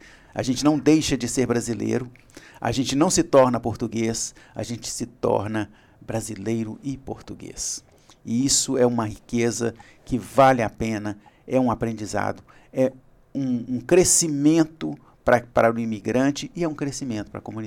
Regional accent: Brazil; now in Portugal; Mas aí nem nós brasileiros gostamos.

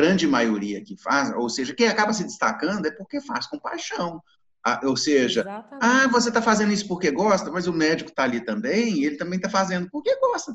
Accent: Belo Horizonte, Minas Gerais, Brazil; a gente vem de Belo Horizonte, que é uma cidade grande

